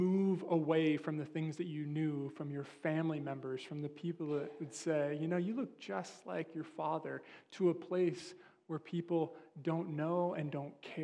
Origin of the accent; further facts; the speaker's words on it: California, United States; moved away as an adult; when I moved from California, I went up to school in Seattle